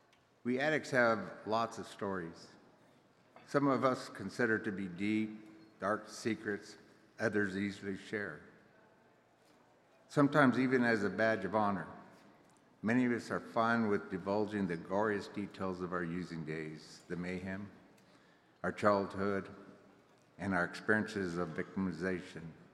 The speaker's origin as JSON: {"language": "English", "town": "Albuquerque", "region": "New Mexico", "country": "United States", "said": "I'm an addict from Albuquerque."}